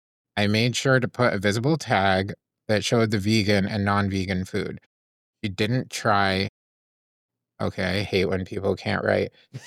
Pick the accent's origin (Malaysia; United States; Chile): Chile; I am from Chile and my friends love our food.